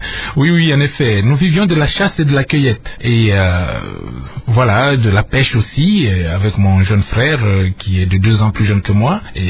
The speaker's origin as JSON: {"language": "French", "region": "Maniema", "country": "DR Congo", "said": "chez nous au Maniema"}